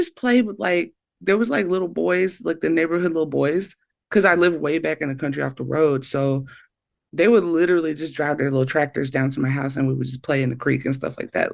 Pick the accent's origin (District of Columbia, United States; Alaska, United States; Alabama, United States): Alabama, United States; Athens; also born or lived in Huntsville; I was born in Huntsville Hospital. That's Huntsville, Alabama. I was raised in Athens, Alabama.